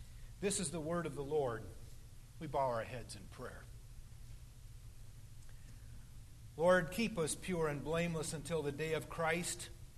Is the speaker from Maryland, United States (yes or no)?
no; Oregon, United States; We built an awful lot of tree forts growing up on the Oregon coast.